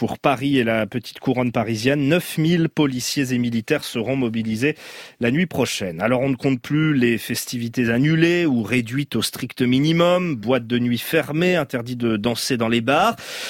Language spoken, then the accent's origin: French; Spain; Comme chez nous, en Espagne